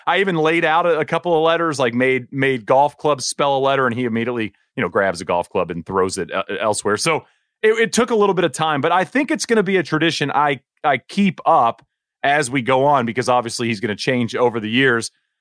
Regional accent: Marshall, Texas, United States; And it's like a 3.5-hour drive from Waco to my hometown, Marshall.

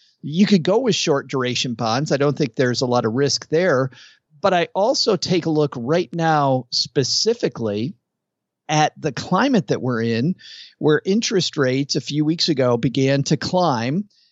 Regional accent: Michigan, United States; So I grew up in West Michigan. There were a ton of farms.

